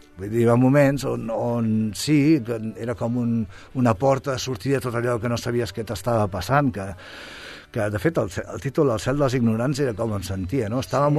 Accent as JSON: {"language": "Catalan", "town": "Sabadell", "region": "Catalonia", "country": "Spain", "lives_now": "Barcelona, Spain", "said": "jo ara visc a Barcelona, sóc de Sabadell, però visc a Barcelona"}